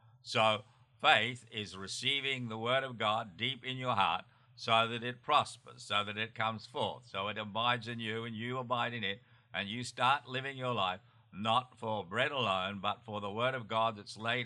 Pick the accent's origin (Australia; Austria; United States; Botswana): Australia; And where I grew up in Australia, it was quite common.